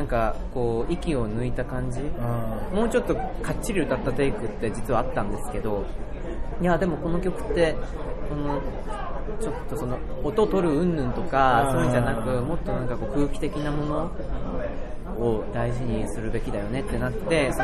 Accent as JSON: {"language": "Japanese", "region": "Tohoku", "country": "Japan", "tie": "born there", "said": "私東北生まれは東北なんですけど"}